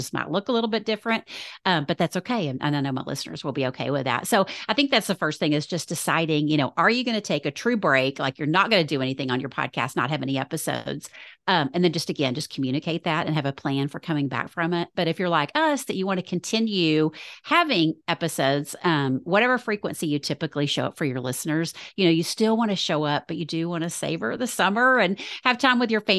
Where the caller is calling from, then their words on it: Dallas, Texas, United States; I'm coming at you from Dallas, Texas, if you can't tell from my accent.